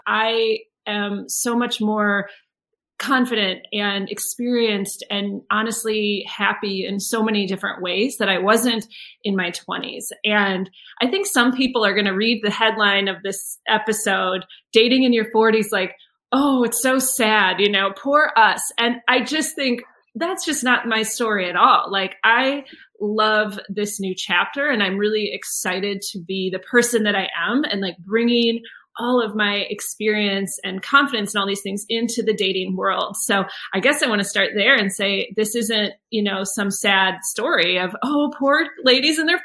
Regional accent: United States; I'm from the United States, and maybe even particularly there

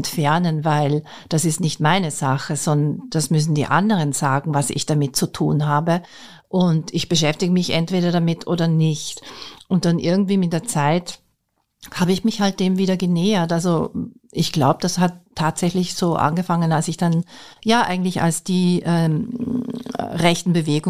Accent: Austria; als ich dann in Amerika war, weil man in den USA natürlich schon oft angesprochen wird als Österreicherin

